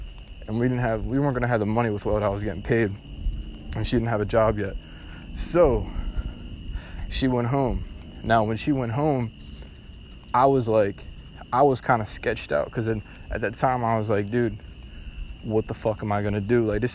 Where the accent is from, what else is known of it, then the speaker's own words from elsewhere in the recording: Philadelphia, Pennsylvania, United States; bro, I'm from Philly, and, like, I seen some shit